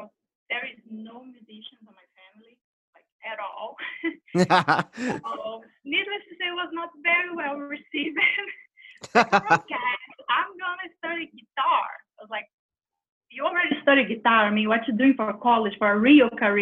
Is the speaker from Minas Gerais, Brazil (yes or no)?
yes; Belo Horizonte, Minas Gerais, Brazil; I'm from Brazil. I'm from a city called Belo Horizonte. It's not that known, but it's very close to São Paulo and Rio.